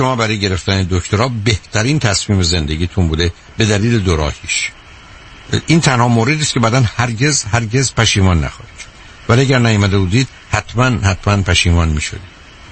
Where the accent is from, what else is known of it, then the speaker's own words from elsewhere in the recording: Iran; moved away as an adult; now in United States; من 2 سال قبل از انقلاب، چون از نظر من انقلاب حتمی و قطعی بود، از ایران آمدم و هرگز امکان نداشت یک صدم من بگم من بیشتر عمرم رو، یعنی 40 سالم رو من تو امریکا گذروندم و در ایران 30 سال بودم.